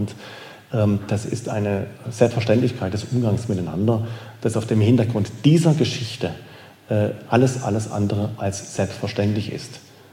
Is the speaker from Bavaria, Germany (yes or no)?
no; Oberkirch, Baden-Württemberg, Germany; ich bin in Oberkirch aufgewachsen. Ich bin tatsächlich sprichwörtlich mit dem Blick auf Europa, mit dem Blick nach Frankreich aufgewachsen